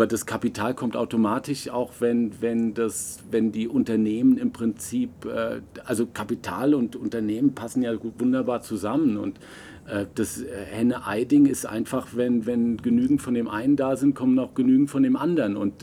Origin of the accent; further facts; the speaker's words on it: Berlin, Germany; Also ich komme ja jetzt nun aus Berlin, Berlin der Hochburg aller Startups